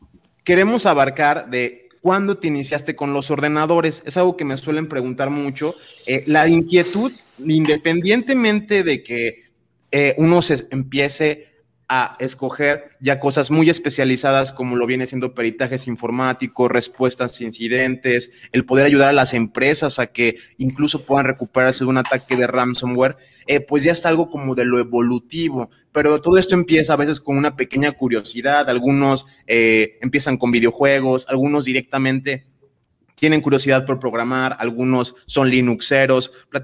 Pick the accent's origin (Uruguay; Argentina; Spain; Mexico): Mexico; Muchos de los noobs que estamos por aquí somos mexicanos